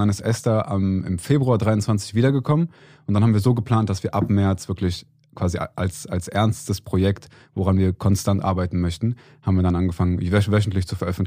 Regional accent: Cologne, North Rhine-Westphalia, Germany; wir kommen aus Köln und wir sind in der Evangelischen Freikirche Köln-Ostheim.

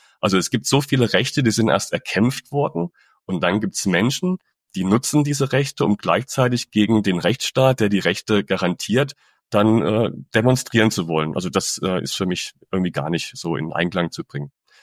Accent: Thuringia, Germany; Thüringen, meinem Heimatland

